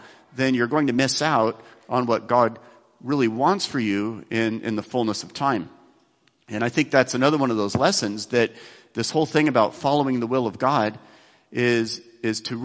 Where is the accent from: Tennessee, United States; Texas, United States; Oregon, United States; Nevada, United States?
Oregon, United States; Beaverton; I'm a Catholic priest. I'm from Beaverton.